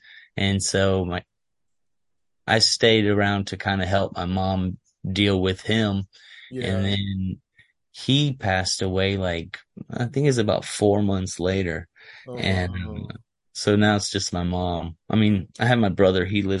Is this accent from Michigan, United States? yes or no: yes; Michigan, United States; also born or lived in Louisiana; I was born in Michigan. And then I think around 3 months old or 6 months old or something like that, we moved to Louisiana. And then we stayed in Louisiana till I was like 8 and we moved back to Michigan. And then we stayed in Michigan till I was 16 and then we moved back to Louisiana